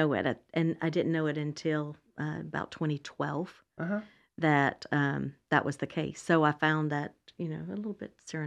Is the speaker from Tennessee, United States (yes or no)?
yes; Johnson City, Tennessee, United States; I'm from Johnson City, Tennessee, just right over the mountain from Asheville.